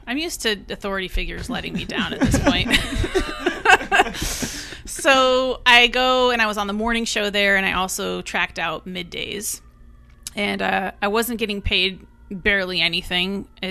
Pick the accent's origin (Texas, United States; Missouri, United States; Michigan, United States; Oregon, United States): Oregon, United States; Eugene; It's just small town, like similar to like where I grew up in Eugene.